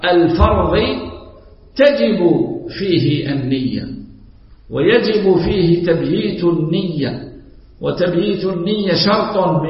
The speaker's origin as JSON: {"language": "Arabic", "country": "Algeria", "said": "احنا عندنا في الجزائر نقول له الرفيس، ما ادري ايش تقولوا له انتم"}